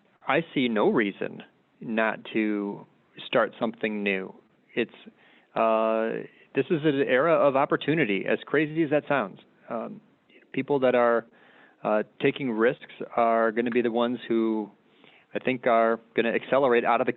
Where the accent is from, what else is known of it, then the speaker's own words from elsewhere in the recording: Illinois, United States; I grew up here in the Chicago suburbs. I've lived in the city for about 20 years.